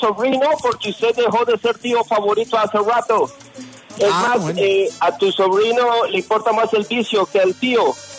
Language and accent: Spanish; London, United Kingdom; Spanish is a second language; Yes, yo soy un gringo londricense.